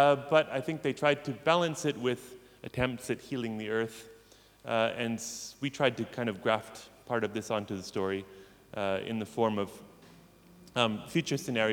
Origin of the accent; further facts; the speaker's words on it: Pacific Northwest, United States; they remind me of the Oregon grapes I used to eat growing up in the Pacific Northwest